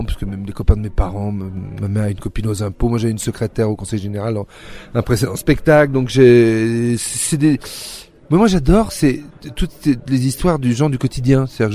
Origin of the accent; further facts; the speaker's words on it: France; Alors dès que nous en tant que Français, on gardait notre masque